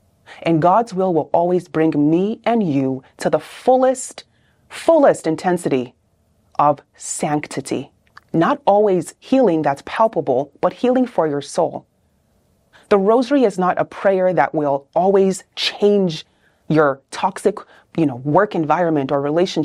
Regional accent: Nigeria; I am Nigerian by origin. I am a cradle Catholic, last of five.

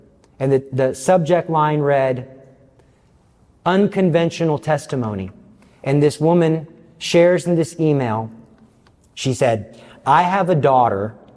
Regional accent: Texas, United States; I'm from Texas, and I pride myself in that.

